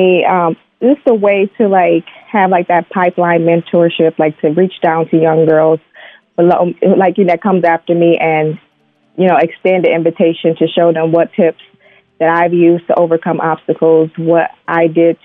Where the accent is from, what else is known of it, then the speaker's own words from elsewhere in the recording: Flint, Michigan, United States; I'm from Flint, Michigan, and I am a certified nurse assistant.